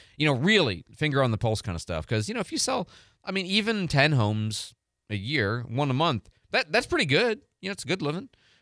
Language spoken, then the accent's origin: English; Midwest, United States; I grew up in the Midwest, I grew up where there was snow.